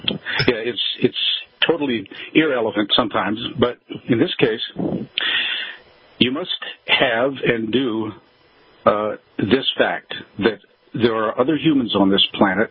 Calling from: Denver, Colorado, United States; Denver, Colorado.

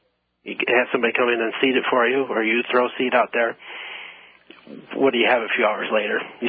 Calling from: Rock Falls, Illinois, United States; We're in Rock Falls, Illinois.

